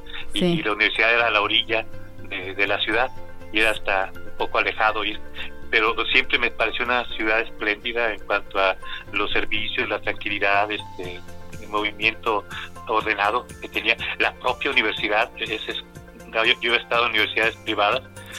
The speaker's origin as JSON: {"language": "Spanish", "town": "Culiacán", "region": "Sinaloa", "country": "Mexico", "tie": "born or raised there", "also_born_or_lived": "Mexico City / Querétaro", "moved": "as an adult", "lives_now": "Aguascalientes, Mexico", "said": "1958, una familia de 9 hermanos, yo soy el tercero, y viví ahí en Culiacán hasta los 22 años, y ya posteriormente me salí y ya en Ciudad de México estuve 2-3 años, en Querétaro, y pues aquí en Aguascalientes ya 30 y tantos años."}